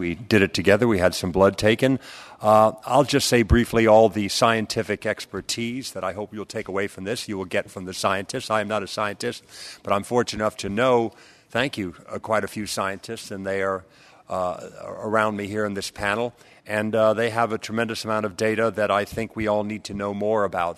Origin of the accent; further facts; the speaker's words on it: San Fernando Valley, California, United States; what it's like for a 60-year-old man growing up in the San Fernando Valley and taking all the chemical hits that I did.